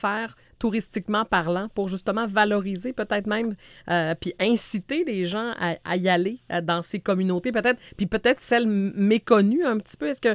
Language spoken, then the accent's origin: French; Quebec, Canada; ma région d'origine, c'est le Saguenay, le Saguenay-Lac-Saint-Jean.